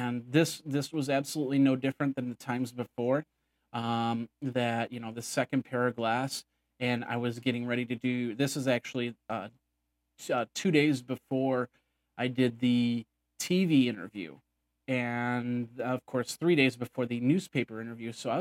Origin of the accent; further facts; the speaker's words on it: Wisconsin, United States; You know, I'm from Wisconsin, so the University of Wisconsin … everything like that.